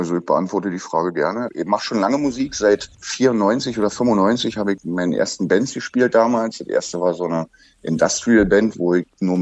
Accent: Frankfurt, Brandenburg, Germany; Also ich bin in Frankfurt-Oder groß geworden, in Brandenburg.

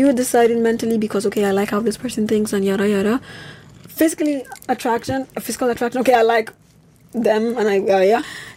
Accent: Nigeria; now in Germany; There's still a lot of things to learn as a Nigerian living in Germany

